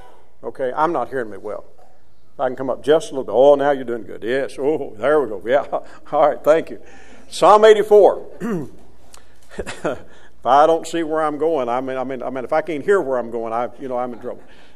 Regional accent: Kentucky, United States; I probably have mentioned here before that I grew up in Western Kentucky. That's not a especially a fact of any historic note, but it just is a fact of life for me that I was born there, reared there.

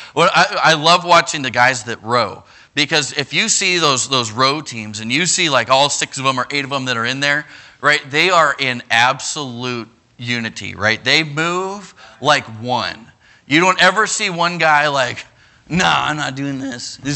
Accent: Minnesota, United States; I grew up in Minnesota, we play hockey, right?

